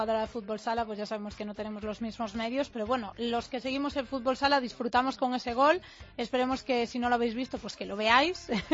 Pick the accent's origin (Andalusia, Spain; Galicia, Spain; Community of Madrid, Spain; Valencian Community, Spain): Galicia, Spain; ¿Cómo se afrontan esos partidos en Galicia, a los cuales no puedo asistir, aunque sean en mi tierra